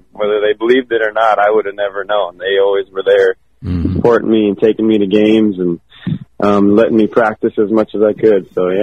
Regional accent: Washington, United States; We played the Huskies, so I was in my home state.

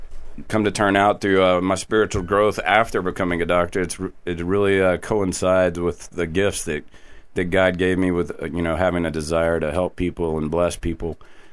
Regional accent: Austin, Texas, United States; Well, I was born here in Austin, Texas, and I'm actually a third-generation physician.

